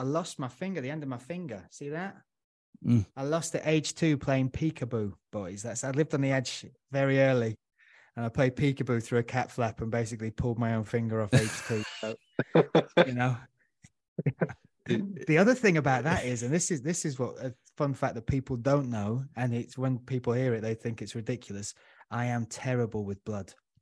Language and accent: English; Huddersfield, Yorkshire and the Humber, United Kingdom; now in London, United Kingdom; I grew up in Huddersfield, so it's nice and calm, and home first, it's like quiet place, you know, there's none of that. And then moving to London